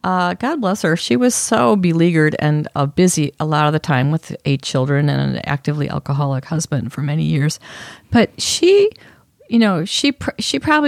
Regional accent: Chicago, Illinois, United States; Like the neighborhood I grew up in Chicago had a line.

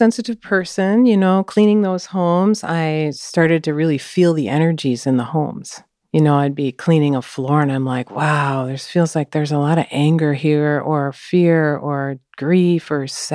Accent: Edina, Minnesota, United States; Well, let's see. I grew up here in Minnesota.

